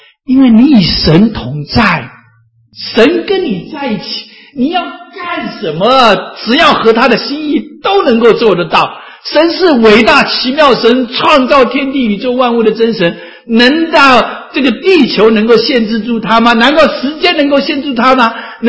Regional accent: China; 已经让我们认识到神，我们中国人更感恩，不是吗？

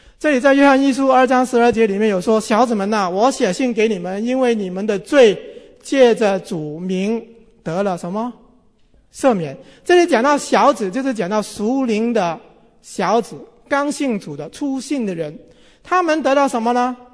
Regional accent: China; 那我们中国人说愚公移山

